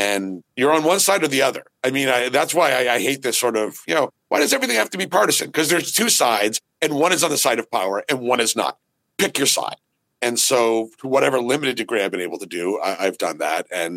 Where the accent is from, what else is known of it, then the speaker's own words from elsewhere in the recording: United States; born there; No, I went up there because I had a great degree. I was born in the States.